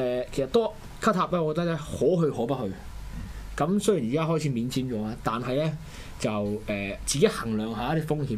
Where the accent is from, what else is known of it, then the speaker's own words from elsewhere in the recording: Hong Kong; 佢無啦啦問我邊度人，咁我話香港人咯。